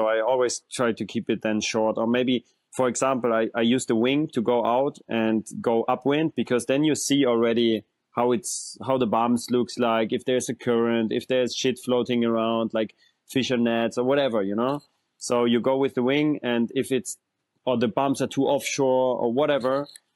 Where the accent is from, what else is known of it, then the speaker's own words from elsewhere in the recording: Bavaria, Germany; English is a second language; I was like just a landlocked guy. You know, as you know, I'm from Germany, so we are far from any ocean. I'm in next to Munich, so in the south, so really far from any ocean. And then I moved into a house which is pretty close to a river.